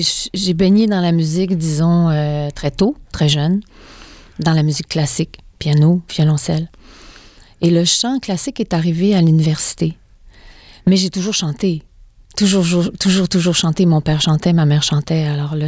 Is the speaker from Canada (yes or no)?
yes; Quebec, Canada; Tu sais, je viens du Saguenay, alors on a tous un peu ce sens dramatique